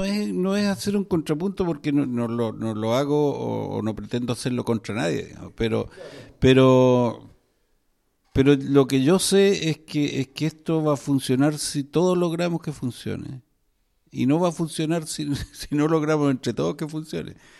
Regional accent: Chile; el objetivo final nuestro ya como ciudadanos chilenos no es arreglarnos nosotros

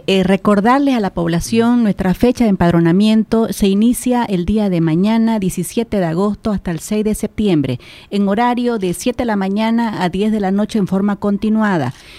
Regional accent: Bolivia; dejemos de actuar como bolivianos.

